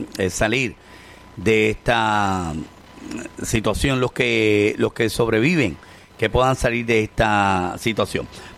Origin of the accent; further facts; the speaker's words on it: Colombia; now in Boston, United States; Yo soy colombiano.